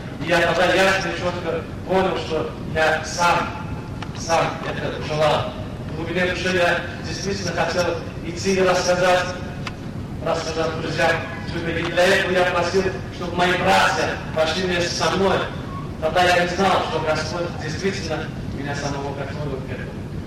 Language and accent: Russian; Turkmenistan; и в нашей стране, вы знаете, среди туркмен, и я сам туркмен